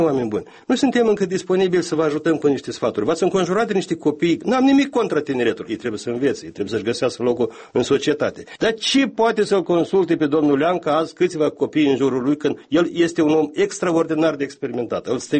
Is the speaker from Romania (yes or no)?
no; Bădragii Vechi, Edineț District, Moldova; satul meu, un sat de Răzești pe malul Prutului, Bădrage Vechi Raionul Iedineț, un sat care practic rămâne fără populație.